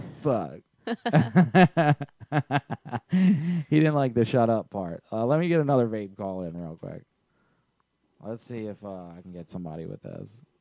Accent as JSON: {"language": "English", "town": "Baltimore", "region": "Maryland", "country": "United States", "said": "I'm definitely from Baltimore."}